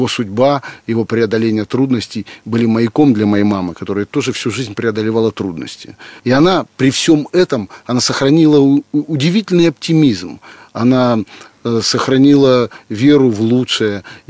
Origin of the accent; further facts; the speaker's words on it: Russia; born there; Господу Богу за то, что я родился в России, что я творю на великом, могучем русском языке